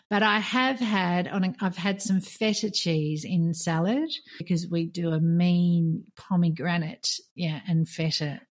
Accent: Australia; now in Qatar; I'm an Aussie based here in Qatar.

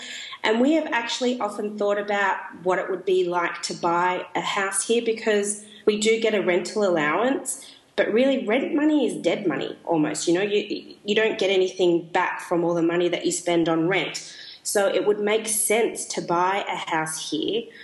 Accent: Sydney, New South Wales, Australia; now in Melbourne, Australia; So we are both from Sydney, and at the time before my parents moved outside of Sydney, we grew up sort of 10, 15 minutes apart, so really, really close.

